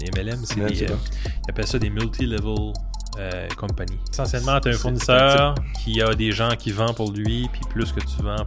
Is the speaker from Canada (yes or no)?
yes; Paquetville, New Brunswick, Canada; Je me présente … Je suis une personne originaire de la péninsule acadienne. Et oui, je suis un Acadien dans la Briennerie.